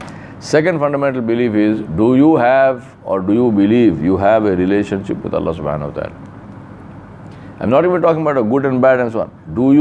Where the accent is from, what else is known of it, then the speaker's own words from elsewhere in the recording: India; So what? I'm an Indian, I live in India.